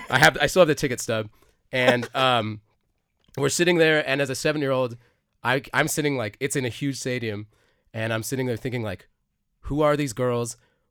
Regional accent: Germany; I grew up in Germany.

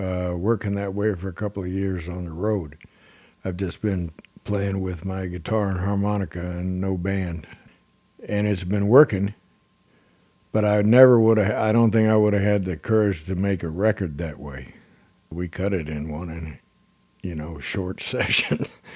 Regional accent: Texas, United States; I love it. I've always been proud of being a Texan.

